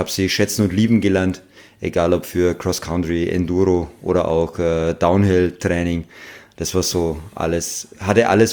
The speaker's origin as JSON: {"language": "German", "town": "Treuchtlingen", "region": "Bavaria", "country": "Germany", "tie": "born or raised there", "said": "Ich bin hier in der Region Treuchtlingen auch geboren"}